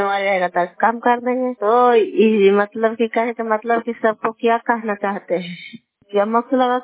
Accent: Bihar, India; घर कल्याण प्रवाली, पंचायत प्रखंड जिला ललंदा का निवासी हूँ।

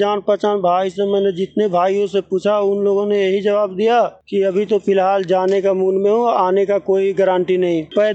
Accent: Bihar, India; moved away as an adult; now in Gurugram, India; मैं बिहार का रहने वाला हूं, सारण जिले का, जो कि मैं गुरुग्राम में 10 साल पहले आया था।

